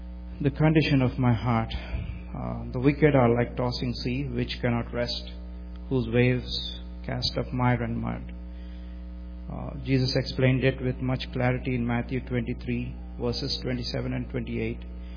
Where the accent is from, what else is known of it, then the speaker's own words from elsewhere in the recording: India; I was born and brought up in India. I was born into a Christian family. Both my grandparents were pastors.